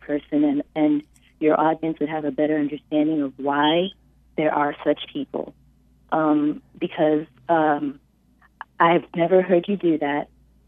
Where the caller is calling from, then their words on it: Maryland, United States; And I'm calling from Maryland.